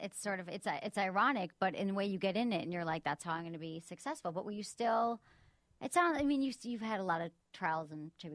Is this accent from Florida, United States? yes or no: no; Michigan, United States; No, in Michigan.